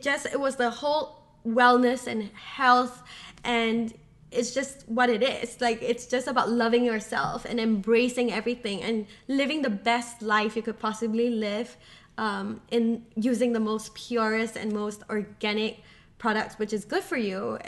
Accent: Singapore; I came from Singapore, so the majority of people there were Chinese. Mm-hmm. And they're the majority. They're like 70%. My race is only like 2%.

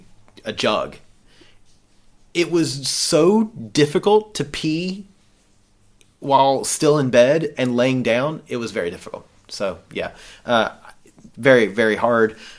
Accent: the South, United States; Because, I grew up in the South.

